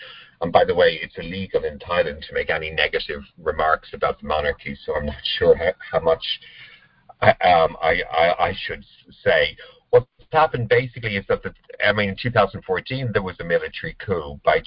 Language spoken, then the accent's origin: English; Ireland; like I'm from Ireland, I'm Irish, and I was sort of in lockdown in Ireland. I went back and stayed for 7 months last year.